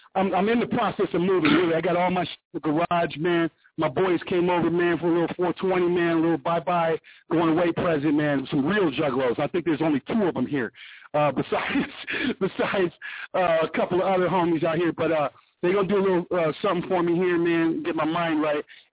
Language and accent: English; Chicago, Illinois, United States; Yeah. I'm from Chicago, man.